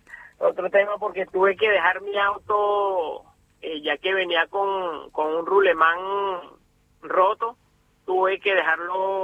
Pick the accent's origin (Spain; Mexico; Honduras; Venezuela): Venezuela; moved away; nosotros que salimos de Venezuela y unos días después, como 3 o 4 días después, la cerraron por varios días